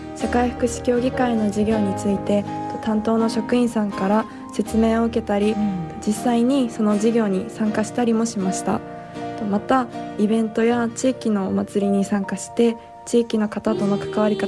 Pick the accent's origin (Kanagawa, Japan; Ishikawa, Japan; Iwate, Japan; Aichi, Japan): Iwate, Japan; Hanamaki; 岩手県の花巻市です。